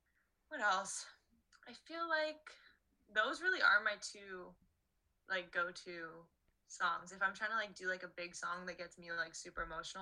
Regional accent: Canada; Like, I'm a Canadian artist, maybe I can do it too.

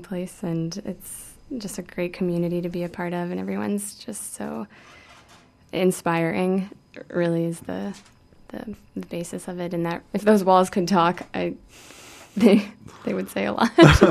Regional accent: Vancouver, British Columbia, Canada; I'm from Vancouver, born and raised.

